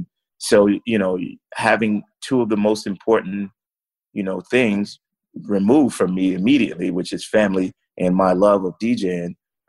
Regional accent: Harlem, New York, United States; also born or lived in Bronx; Well, like my formative years, I lived in the Bronx, but really I grew up in Harlem.

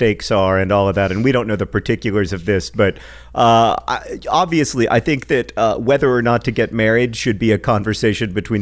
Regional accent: Indiana, United States; So interestingly, the definition of Indiana, my home state, according to Google

